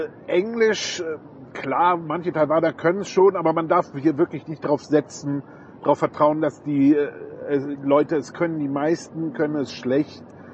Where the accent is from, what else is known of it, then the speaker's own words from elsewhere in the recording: Bergheim, North Rhine-Westphalia, Germany; ich sage immer, ich komme aus Köln, ich komme aus einem Ort bei Köln.